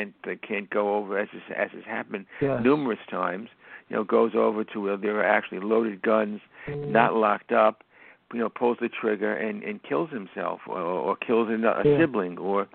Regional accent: New York, United States; You know, growing up in New York, as I did, and living in New York, it's a whole different world out there from the rest of the country.

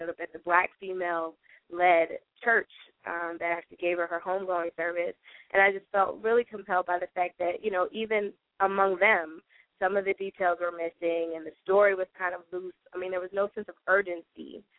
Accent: New Jersey, United States; And, you know, I'm from New Jersey. I'm from the state that invented Megan's Law

